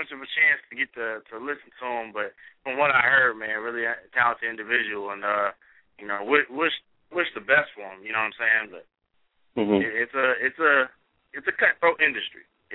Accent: Atlanta, Georgia, United States; also born or lived in Memphis, Tennessee; now in Birmingham, United States; I'm originally from Atlanta, Georgia. Lived in Memphis for 5 years and been down here in Birmingham for about four, on year number five right now.

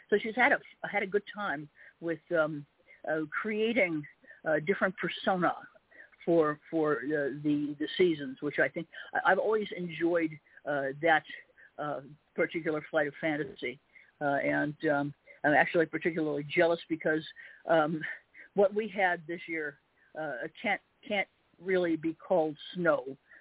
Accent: Chicago, Illinois, United States; You know, I like, I'm from Chicago. I like at least one good hard freeze

